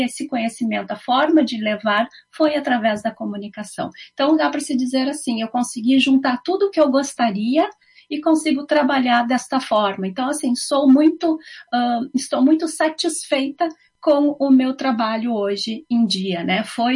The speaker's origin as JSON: {"language": "Portuguese", "town": "Camaquã", "region": "Rio Grande do Sul", "country": "Brazil", "tie": "born or raised there", "said": "eu vim do interior do Rio Grande do Sul, né, região lá de Camaquã, que está pertinho da capital, em torno de 120 quilômetros, né, então eu vivia no interior, mas também tinha esse domínio, assim, da capital"}